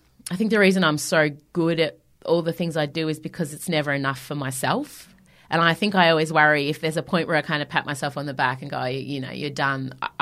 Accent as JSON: {"language": "English", "town": "Melbourne", "region": "Victoria", "country": "Australia", "tie": "born or raised there", "said": "5 years ago, I was playing to 20 people and I've sold out Hamer Hall in my hometown."}